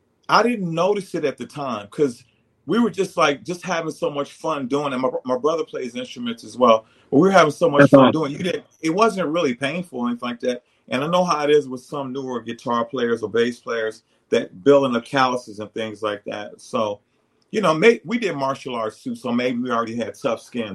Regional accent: Washington, District of Columbia, United States; So when I started out, we went to church on Sundays where I grew up over in Southwest D.C.

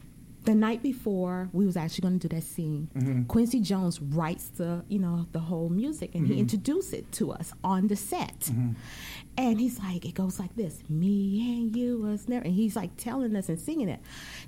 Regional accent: British Virgin Islands; I was coming from the Virgin Islands, from the British Virgin Islands.

